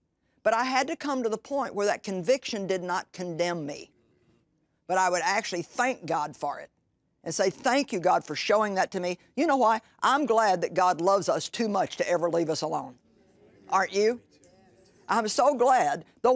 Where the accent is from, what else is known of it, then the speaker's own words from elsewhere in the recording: Missouri, United States; And, you know, really, we're from Missouri here, which you're not all from Missouri.